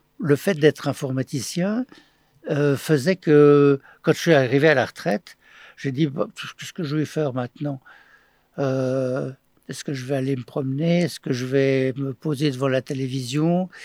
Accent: Kherson, Kherson Oblast, Ukraine; Je suis d'origine ukrainienne, d'une ville qui malheureusement vit des moments difficiles qui s'appelle Kherson, donc à la limite entre la Russie et l'Ukraine.

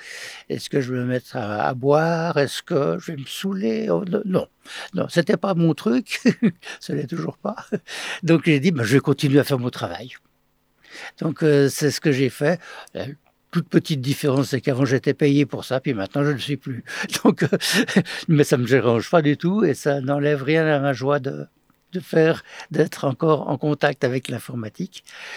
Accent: Kherson, Kherson Oblast, Ukraine; Je suis d'origine ukrainienne, d'une ville qui malheureusement vit des moments difficiles qui s'appelle Kherson, donc à la limite entre la Russie et l'Ukraine.

